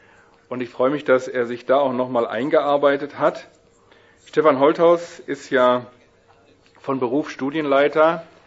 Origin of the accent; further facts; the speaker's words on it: Wuppertal, North Rhine-Westphalia, Germany; born there; dort, wo ich auch geboren bin. Ich bin aber 4 Jahre zuvor geboren.